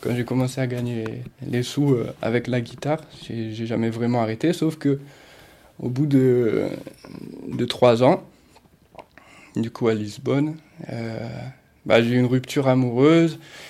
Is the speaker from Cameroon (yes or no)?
no; Nanterre, Île-de-France, France; et on est parti dans mon village en Espagne. Même si j'ai grandi à Nanterre